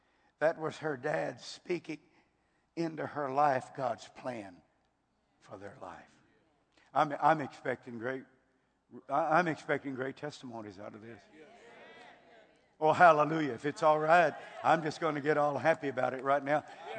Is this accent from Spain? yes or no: no; Texas, United States; I'm from Texas. I wear boots.